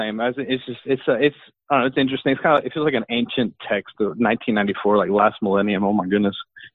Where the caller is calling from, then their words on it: Houston, Texas, United States; I'm calling in from Houston, Texas. Can y'all hear me?